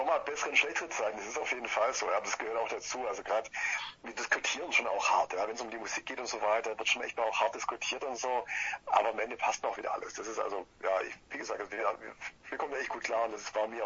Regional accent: Ulm, Baden-Württemberg, Germany; also wir kommen aus dem Ulmer Raum, Ulm-Augsburg mittlerweile. Zwei von uns wohnen mittlerweile in Augsburg und zwei wohnen im Ulmer Raum.

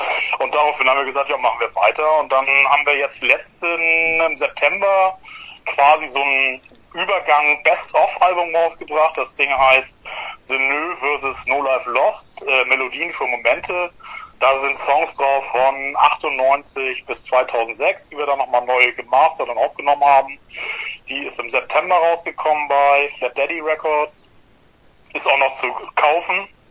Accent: Altona, Hamburg, Germany; also ich komme aus Altona. Die anderen sind Hamburger.

